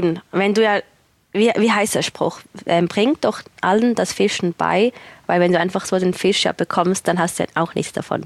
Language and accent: German; Switzerland; Das gibt es bei uns in der Schweiz nicht.